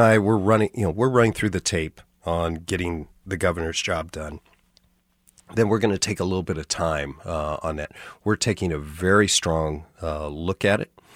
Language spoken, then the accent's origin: English; Hays, Kansas, United States; I grew up in Hayes.